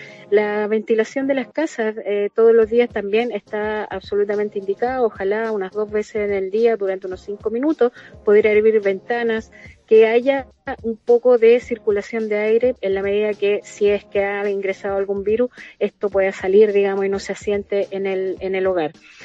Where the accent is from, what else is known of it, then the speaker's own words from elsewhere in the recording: Ñuñoa, Santiago Metropolitan Region, Chile; Mi corazón es ñuñoíno, me crié en Ñuñoa